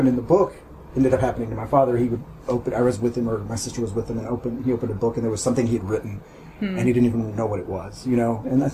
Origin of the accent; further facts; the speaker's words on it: United States; I mean, as an American, it's a very silly thing to try to do, I think.